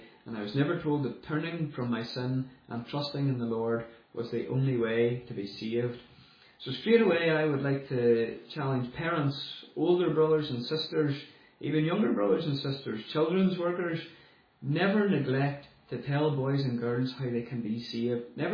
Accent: Londonderry, Northern Ireland, United Kingdom; As I said, I was born in Londonderry into a loving family. I grew up not having everything I wanted, but I did have everything I needed.

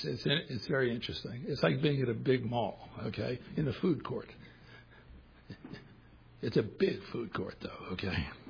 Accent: New York City, New York, United States; I'm from up north. I'm from New York City originally. You probably hear my voice, but New York has pretty much everything you could ever want in the way of food.

